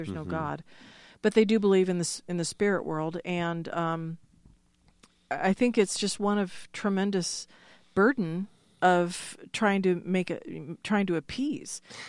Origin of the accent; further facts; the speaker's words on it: California, United States; From California saying this.